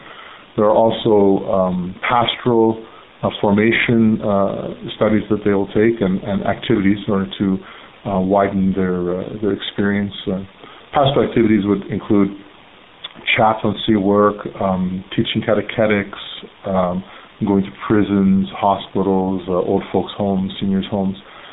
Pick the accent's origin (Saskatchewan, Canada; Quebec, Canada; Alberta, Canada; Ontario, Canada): Ontario, Canada; Ottawa; also born or lived in Toronto; a Ukrainian Catholic priest, for just under 17 years as the date of this interview, and I'm actually originally from Ottawa. I grew up here, born in Toronto, but raised in Ottawa